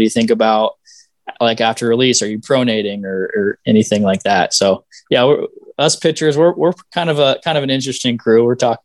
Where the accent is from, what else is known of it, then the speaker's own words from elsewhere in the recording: Cincinnati, Ohio, United States; So I'm from Cincinnati, grew up a Reds fan.